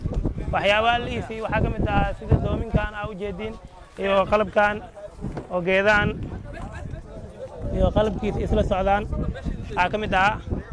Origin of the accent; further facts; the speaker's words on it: Baraawe, Lower Shabelle, Somalia; waxaan ka imid dhankan Baraawe.